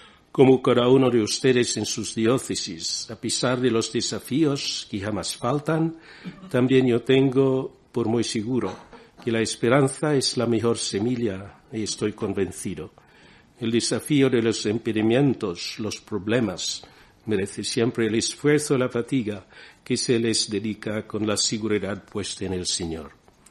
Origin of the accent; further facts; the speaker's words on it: Philippines; visitando muchos lugares que fueron las fuentes de la evangelización de mi tierra, como conventos, santuarios, monasterios, de Covadonga a Granada